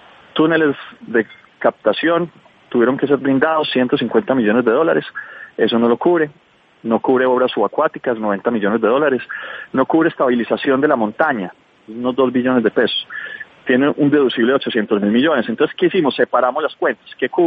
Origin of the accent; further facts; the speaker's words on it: Colombia; somos todos los colombianos.